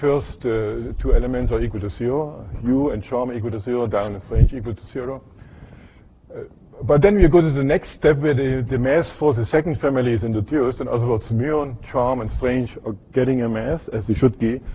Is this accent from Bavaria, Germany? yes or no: yes; Munich, Bavaria, Germany; Since I come from Munich, and I should make some advertisement for the German cars.